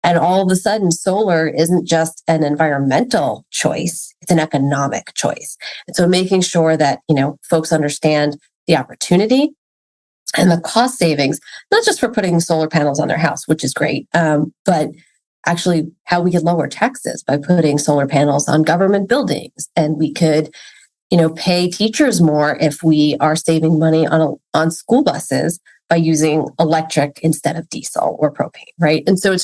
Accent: New York, United States; I went to Rollins College for my undergraduate degree after growing up in New York

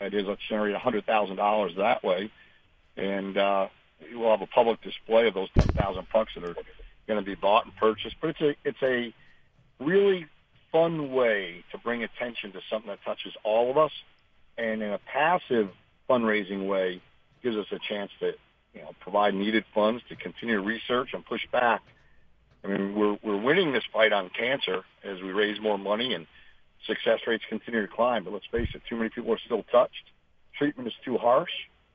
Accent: New York, United States; moved away; also born or lived in Michigan / Missouri / Florida; is growing up in the North in New York.

